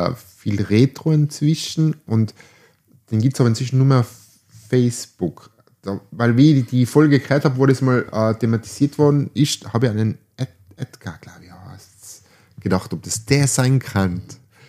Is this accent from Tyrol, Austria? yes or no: yes; Stams, Tyrol, Austria; Nein, ich bin ja aus Stamms, bin ja Oberlandler